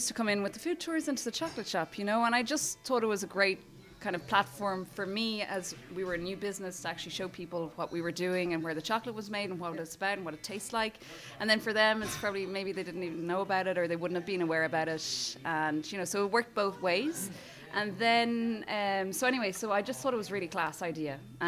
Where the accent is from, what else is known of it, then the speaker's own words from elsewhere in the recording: France; I wanted to originally start my food tours in French because I grew up in France